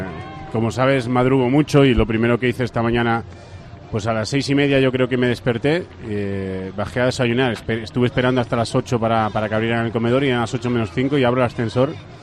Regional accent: Galicia, Spain; como gallego

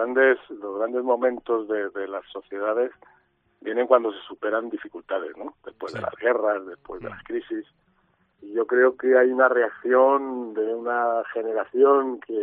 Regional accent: Madrid, Community of Madrid, Spain; yo soy madrileño y lo llevo muy a gala

